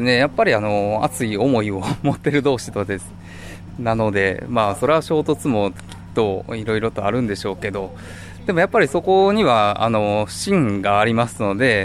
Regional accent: Kansai, Japan; 私関西人なんで、ぐいぐいとその辺はいけるので

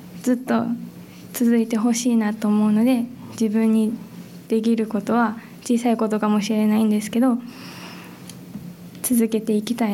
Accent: Maizuru, Kyoto, Japan; やっぱり今は雪が舞鶴も減っているように私は感じているので、間接的に自分のふるさとを助けられるようになると思うし

